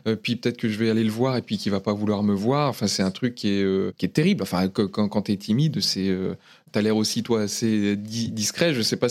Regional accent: Roissy-en-Brie, Île-de-France, France; also born or lived in Nogent-sur-Marne; je suis né donc à Nogent-sur-Marne. J'ai grandi principalement à Roissy-en-Brie, en 77, à côté de Pont-au-Combo

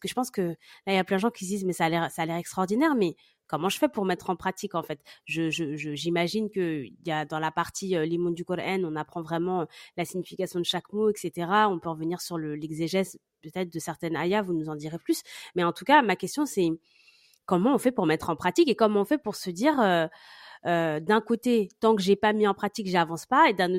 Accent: France

